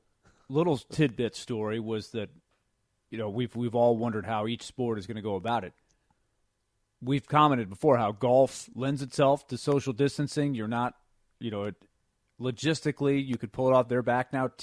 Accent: Orlando, Florida, United States; like I'm from Orlando, right, where my hometown is, you know, 30, 40 minutes from Disney World.

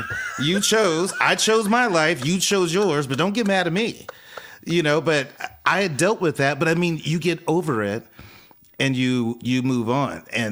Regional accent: the South, United States; And I remember growing up in the South, I was, you know, I experienced racism

